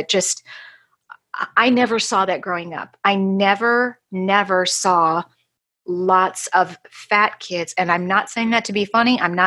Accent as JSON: {"language": "English", "town": "Pensacola", "region": "Florida", "country": "United States", "accent": "Pensacola", "said": "The other thing, Rachel, is by the end of this conversation, I will have my Pensacola accent back."}